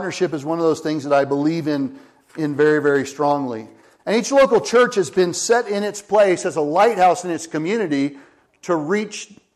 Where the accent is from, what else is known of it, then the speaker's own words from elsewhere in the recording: Lafayette, Colorado, United States; I grew up in Lafayette, which is East Boulder County.